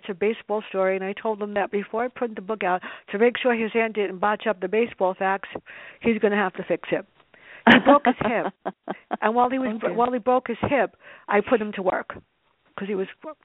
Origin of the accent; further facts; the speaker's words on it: Bronx, New York, United States; My Bertha series is about my sister and I growing up in the South Bronx